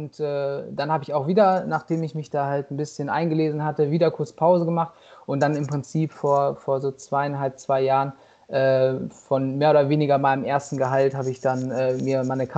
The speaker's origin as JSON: {"language": "German", "town": "Detmold", "region": "North Rhine-Westphalia", "country": "Germany", "said": "Ich bin 29, komme aus Detmold. Für alle, die das nicht so direkt einordnen können, auch so Nähe Bielefeld, sage ich mal so ganz grob."}